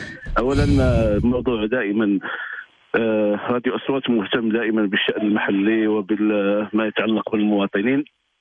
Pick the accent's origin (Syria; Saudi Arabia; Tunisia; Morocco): Morocco; حنا كدوله مغربيه كمملكه مغربيه